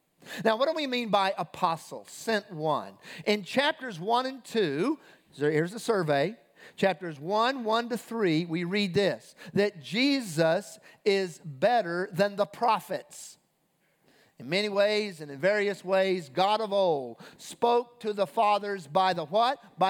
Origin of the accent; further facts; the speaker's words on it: South Carolina, United States; I'm from South Carolina. I married a girl from Philadelphia.